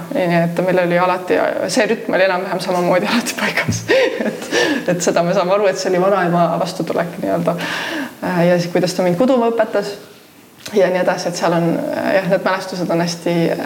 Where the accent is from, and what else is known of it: Saare County, Estonia